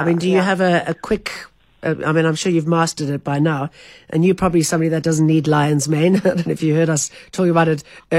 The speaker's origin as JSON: {"language": "English", "town": "Sasolburg", "region": "Free State", "country": "South Africa", "tie": "born or raised there", "said": "You know, I grew up in Sasselburg, and there was the most amazing theater there."}